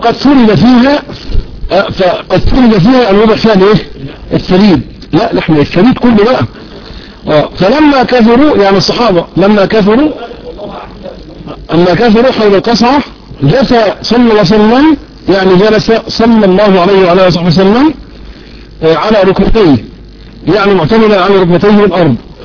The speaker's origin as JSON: {"language": "Arabic", "country": "Egypt", "said": "احنا كمصريين اكلنا بنترمى في الزبالة"}